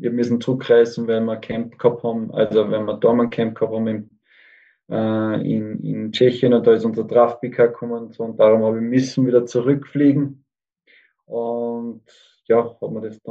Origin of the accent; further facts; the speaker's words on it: Austria; born there; Erste gebürtige Österreicher.